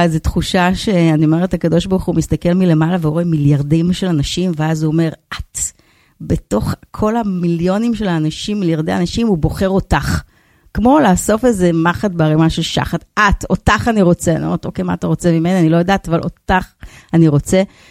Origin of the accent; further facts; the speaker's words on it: Tel Aviv, Tel Aviv District, Israel; מין התחלת חיי המתנסים בתל אביב, בשכונה שגדלתי בה